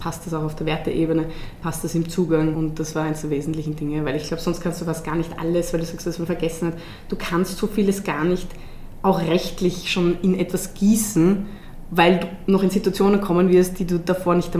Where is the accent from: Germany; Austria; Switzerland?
Austria; Vienna; Ich bin aus Wien. Ich bin in Wien geboren.